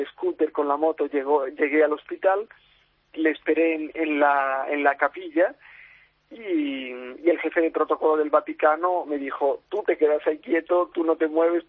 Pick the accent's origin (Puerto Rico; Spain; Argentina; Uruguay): Spain; yo soy un periodista español, pero trabajo también para una televisión de Buenos Aires.